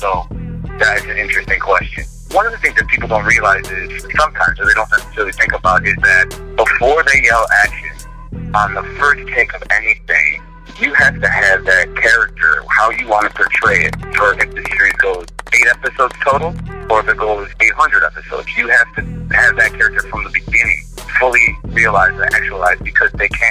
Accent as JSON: {"language": "English", "town": "Chicago", "region": "Illinois", "country": "United States", "tie": "born or raised there", "said": "because the neighborhood where I grew up in Chicago, I think that if you weren't, you know, very, very scholastically adept, it was kind of expected that you would go into what most people from the neighborhood did"}